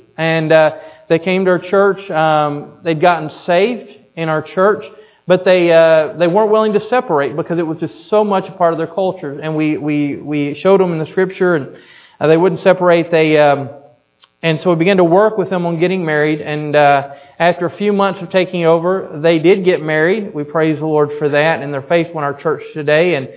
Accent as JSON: {"language": "English", "country": "United States", "said": "You never, as an American, want to step in and take the work back over."}